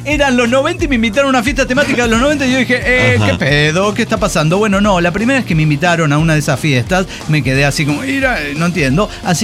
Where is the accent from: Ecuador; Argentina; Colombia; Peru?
Colombia; Y vamos de nuevo con todo el pedo que los colombianos no hablamos caribeño.